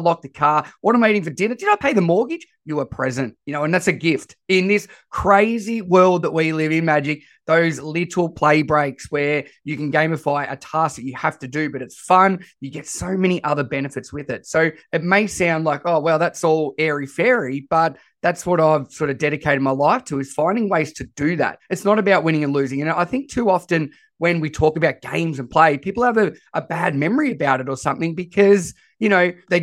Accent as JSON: {"language": "English", "country": "Australia", "said": "So I am as Aussie as it comes with my voice."}